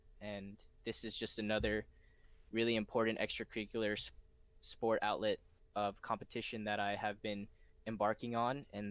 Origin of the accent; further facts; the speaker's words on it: Missouri, United States; I would say I was one of the better FIFA players in my hometown in Missouri.